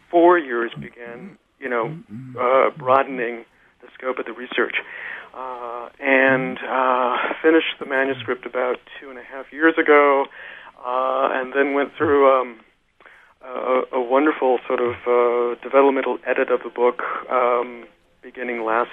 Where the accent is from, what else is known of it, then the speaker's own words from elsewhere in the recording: Shullsburg, Wisconsin, United States; As you said, I'm originally from Schulzburg, Wisconsin, where I grew up. Went to the University of Wisconsin at Platteville